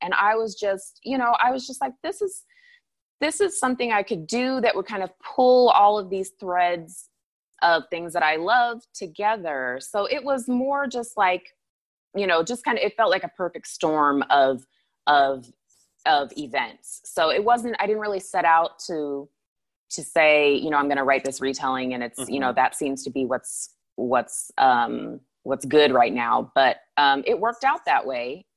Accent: Anchorage, Alaska, United States; Anchorage is beautiful, and I, you know, that's my hometown, and I still have family there, and that's great. And but it's like a nice place to visit now.

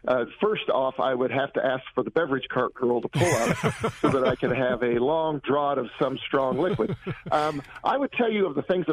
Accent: Bushnell, Illinois, United States; I'm from a little town in Illinois called Bushnell.

